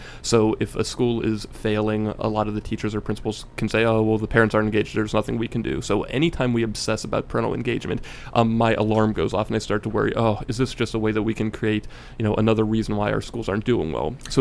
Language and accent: English; Maryland, United States; even in my home state of Maryland